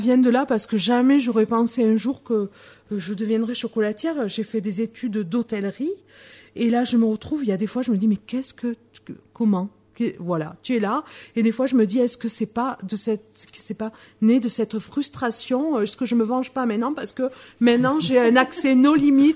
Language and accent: French; Langogne, Occitanie, France; Bah, je viens de la Lozère, de Langogne.